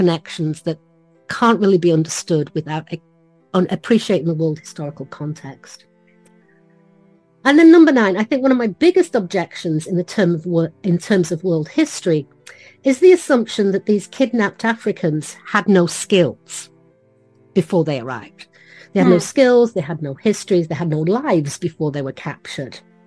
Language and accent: English; United Kingdom; And I'm British, and British made a lot of mistakes